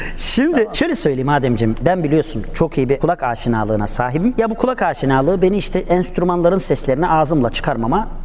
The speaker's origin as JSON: {"language": "Turkish", "region": "Hatay", "country": "Turkey", "tie": "born or raised there", "said": "Doğma büyüme Hataylıyım."}